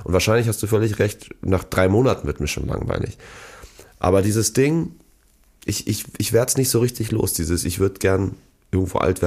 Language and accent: German; Hamburg, Germany; born there; Ich bin im AK Wandsbek geboren.